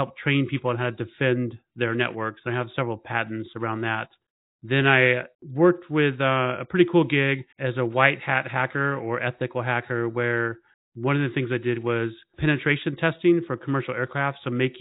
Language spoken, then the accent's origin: English; Riverside, California, United States; also born or lived in Arkansas; I grew up in California, actually, and I grew up extremely poor. I moved from Riverside, California, which is a suburb of LA, to Arkansas, to a small town of about 800 people.